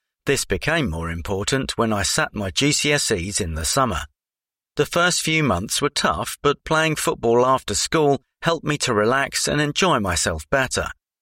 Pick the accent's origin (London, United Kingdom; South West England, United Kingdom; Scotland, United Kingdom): London, United Kingdom; I grew up in the Ladbroke Grove area of West London and I've lived there my whole life. My father is Nigerian and my mother is half Spanish and half Indian.